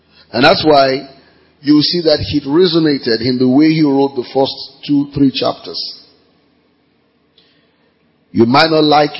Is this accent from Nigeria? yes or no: yes; Ogun, Nigeria; Because we all just believe we're Ijebu, so we just didn't stop to ask which one. So he mentioned my hometown.